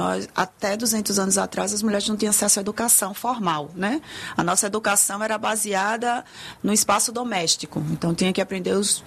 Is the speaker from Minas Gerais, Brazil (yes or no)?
no; Delmiro Gouveia, Alagoas, Brazil; also born or lived in Paulo Afonso / Maceió; now in Salvador, Brazil; inclusive vim morar em Salvador por conta do NEIM, né? Porque eu nasci em Paulo Afonso, aqui no interior da Bahia, mas sou criada, né? Meus pais são de Delmiro Gouveia, então que fica a 25 quilômetros de Paulo Afonso.